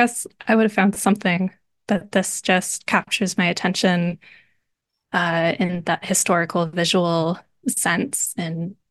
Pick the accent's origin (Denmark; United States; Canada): Canada; I'm a Canadian printmaker.